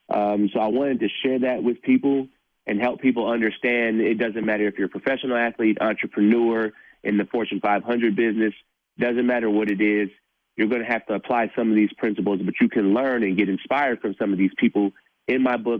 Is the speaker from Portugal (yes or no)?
no; Blue Hills, United States; Yeah, I'm from Blue Hills, so there's always this, you know, notation that, you know, if people from the suburbs don't work hard, everything is given to them